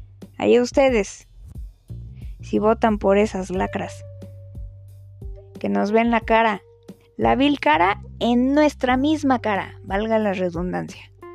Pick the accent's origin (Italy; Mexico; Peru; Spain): Mexico; soy una ciudadana mexicana que está viendo la realidad